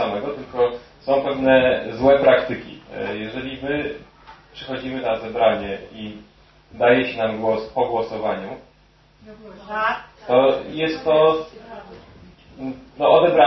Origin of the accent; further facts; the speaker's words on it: Warsaw, Masovian Voivodeship, Poland; now in Poronin, Poland; Mieszkam od niedawna w Poroninie. Pochodzę z Warszawy